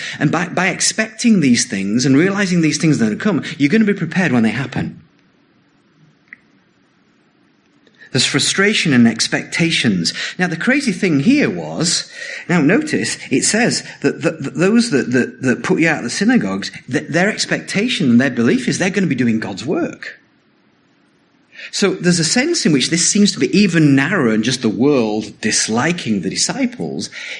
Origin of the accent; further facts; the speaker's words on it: England, United Kingdom; I'm English. I have no concept of joy.